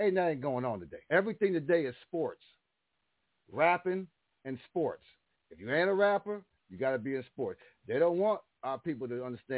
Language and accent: English; Buffalo, New York, United States; They said all the buffalo stories about the buffalo, because I'm from Buffalo